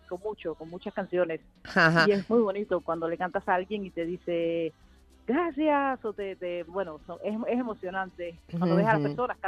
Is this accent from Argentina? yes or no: no; Cuba; yo soy cubana